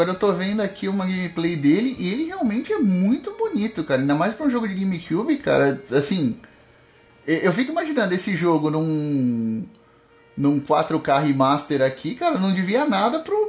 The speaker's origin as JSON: {"language": "Portuguese", "town": "Santos", "region": "São Paulo", "country": "Brazil", "said": "Eu morava em Santos, eu sou de Santos, né? Eu morava em Santos na época"}